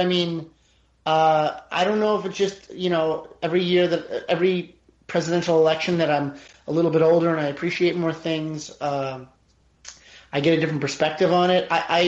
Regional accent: New York, United States; ever since she moved into my home state as a resident so she could run for Senate.

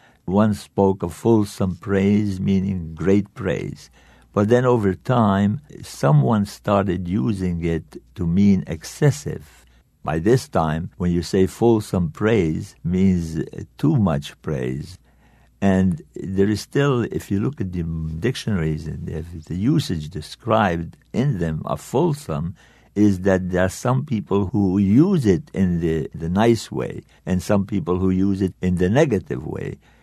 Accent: Budapest, Hungary; first language Hungarian; English is a second language; moved away; also born or lived in Dominican Republic; My first language was Hungarian because I was born, raised in Budapest in Hungary. Then because my parents were Yiddish speakers, they tried to hide from me what they were saying, but I quickly learned how to speak Yiddish.

